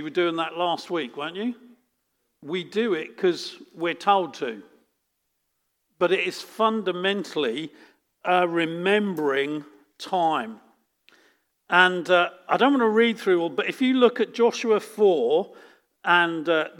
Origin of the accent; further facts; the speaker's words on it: Suffolk, East of England, United Kingdom; Well, I'm from Suffolk